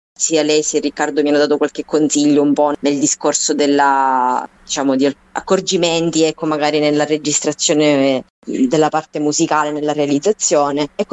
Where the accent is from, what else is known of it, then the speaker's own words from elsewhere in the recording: Avola, Sicily, Italy; io sono di Avola, quindi comunque ho sentito queste storie raccontate proprio dai miei parenti che le hanno vissute